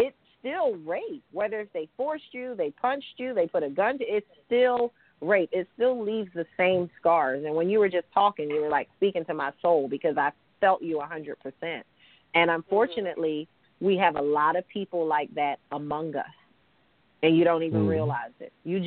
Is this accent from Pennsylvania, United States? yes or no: yes; Philadelphia, Pennsylvania, United States; I grew up in Philadelphia, and I remember a young lady.